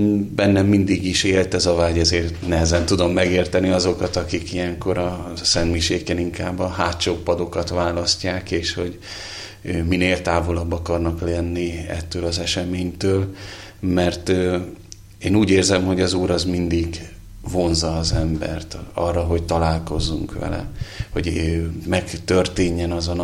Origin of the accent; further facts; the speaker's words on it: Budapest, Hungary; Hát én Budapestről származom